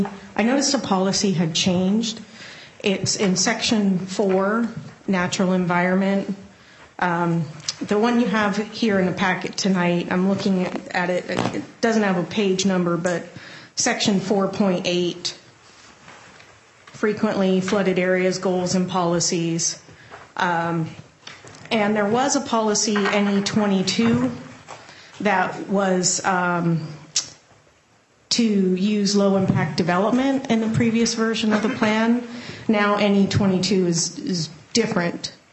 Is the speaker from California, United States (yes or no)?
no; Black Diamond, Washington, United States; born or raised there; now in Bellevue, United States